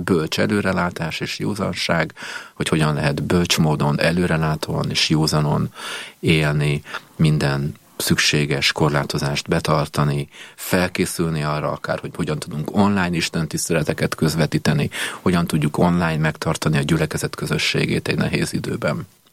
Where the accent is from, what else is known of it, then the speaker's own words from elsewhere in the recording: Budapest, Hungary; Igen, tehát én egy ilyen református családban nőttem fel, a nővéremmel velük, a Budahegyvidéki gyülekezet volt a gyülekezet, ahova tartoztunk.